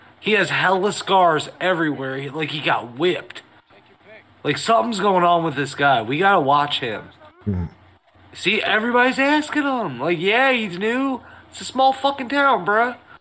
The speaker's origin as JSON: {"language": "English", "country": "United States", "said": "No, I'm American, okay? We could totally get away with it as being an American."}